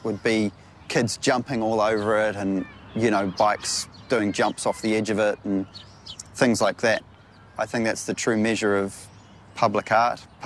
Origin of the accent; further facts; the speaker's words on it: Auckland, New Zealand; Now, I grew up in Auckland, there's volcanoes everywhere, there's rock everywhere.